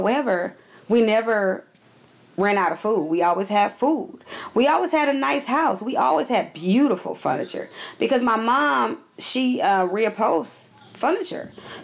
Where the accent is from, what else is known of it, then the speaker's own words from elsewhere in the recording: Oakland, California, United States; So a large chunk of my life, I grew up in West Oakland. And, you know, I had some beautiful, beautiful memories on that block.